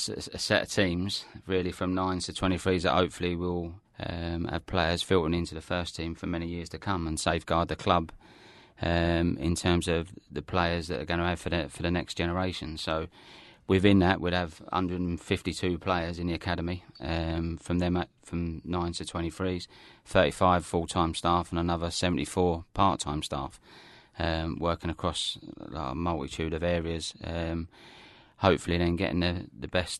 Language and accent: English; Manor Park, London, United Kingdom; also born or lived in Dagenham; East London, so I grew up in Manor Park and then later on in Dagenham.